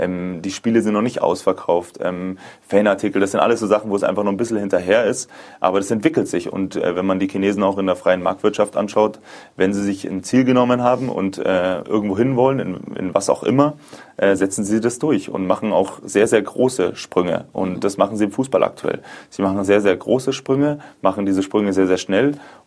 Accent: Munich, Bavaria, Germany; einfach mein schönes München zurückzulassen, meine Familie, meine Freunde, dieses Gesamtpaket. Ich liebe meine Heimat, ich bin sehr, sehr heimatbezogen.

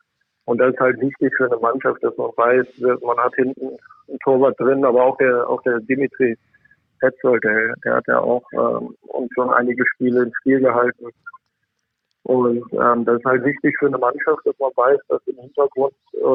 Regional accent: Krefeld, North Rhine-Westphalia, Germany; für mich ist Krefeld einfach meine Heimat.

